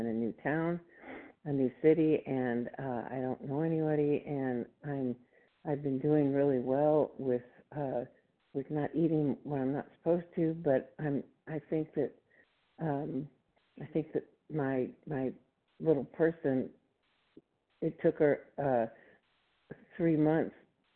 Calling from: Texas, United States; compulsive overeater, and I'm calling from Texas.

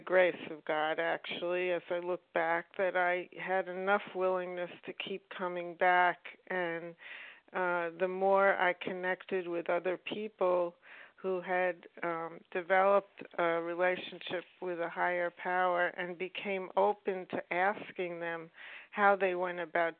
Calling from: Boston, Massachusetts, United States; from Boston, recovered compulsive overeater.

